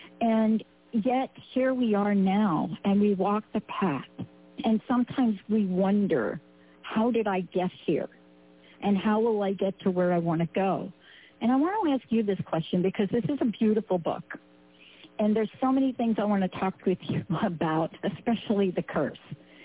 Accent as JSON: {"language": "English", "region": "New York", "country": "United States", "said": "because I'm a kid from New York"}